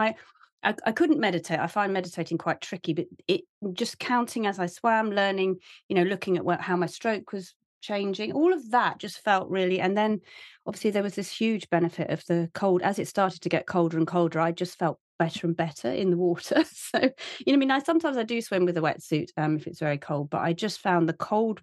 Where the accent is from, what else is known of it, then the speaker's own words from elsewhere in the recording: South West England, United Kingdom; So I grew up in Cornwall by the coast, but I didn't really learn properly to swim at school.